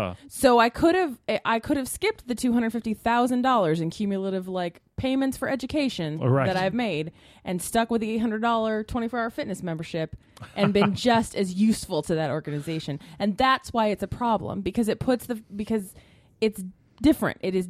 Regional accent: California, United States; So, growing up in California, pretty sheltered, haven't had a lot of sort of sexist encounters

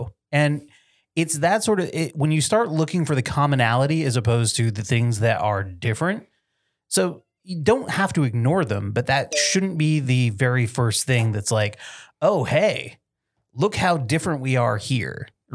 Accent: Vermont, United States; I'm from Vermont. Nothing but white people.

